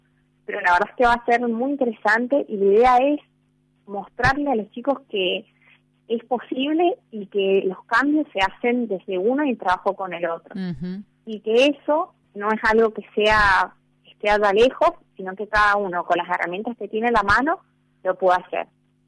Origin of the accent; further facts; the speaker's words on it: Cuyo, Argentina; yo que soy de Cuyo, dentro incluso de Cuyo vivimos la fe a veces de un poco diferente, tanto en San Luis como en Mendoza y San Juan